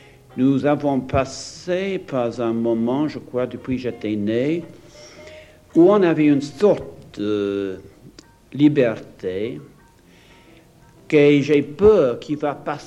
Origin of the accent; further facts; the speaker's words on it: Ireland; born there; first language English; French is a second language; Malheureusement, je ne parle pas bien français. Parce que quand j'étais jeune, j'étais né en Irlande